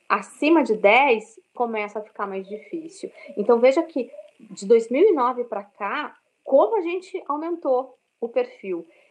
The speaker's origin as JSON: {"language": "Portuguese", "region": "Paraná", "country": "Brazil", "said": "Eu moro em Curitiba, sou paranaense."}